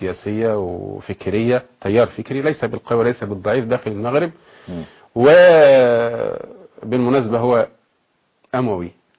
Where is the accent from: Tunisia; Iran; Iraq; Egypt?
Egypt